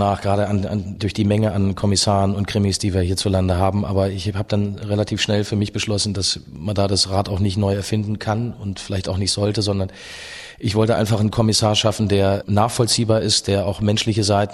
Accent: Mainz, Rhineland-Palatinate, Germany; born there; Ich bin ja in Mainz geboren und habe dann, bevor ich dann Richtung Potsdam aufgebrochen bin, habe ich auch einige Abende dann auch gerne mal in Frankfurt oder in Wiesbaden verbracht

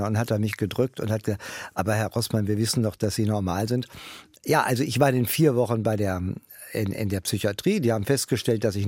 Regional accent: Hanover, Lower Saxony, Germany; Ich bin aufgewachsen am Stadtwald von Hannover, der Eilenriede.

